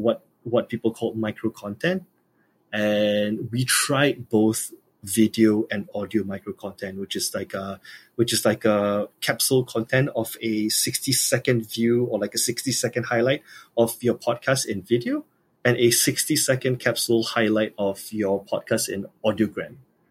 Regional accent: Malaysia; I'm speaking exclusively from the point of view as a Malaysian podcast producer and as a Malaysian podcaster.

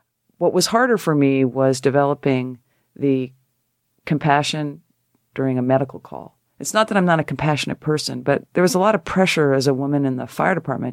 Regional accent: Connecticut, United States; I mean, I'm a girl from Connecticut

